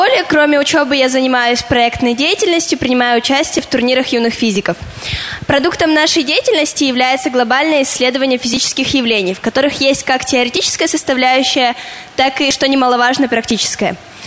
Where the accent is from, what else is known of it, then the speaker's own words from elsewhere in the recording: Mezhdurechensk, Kemerovo Oblast, Russia; Я из Кемеровской области, из города Междуреченска.